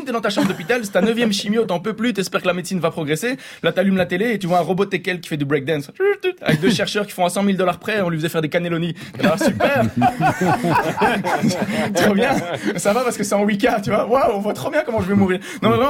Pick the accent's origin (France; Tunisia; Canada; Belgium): Belgium; Je viens de Belgique, hein.